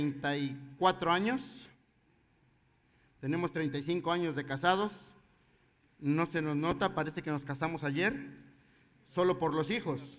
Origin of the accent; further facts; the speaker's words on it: Mexico City, Mexico; now in Guatemala; Somos de México, Distrito Federal, la ciudad más hermosa que hay, más contaminada. Ella es de Veracruz y estamos en Guatemala por 14 años